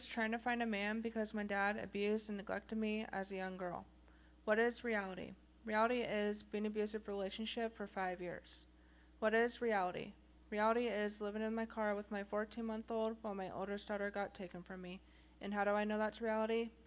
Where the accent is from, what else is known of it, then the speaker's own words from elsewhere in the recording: Tacoma, Washington, United States; I'm 26 years old, and I grew up in Tacoma, Washington, and I have an older brother and sister.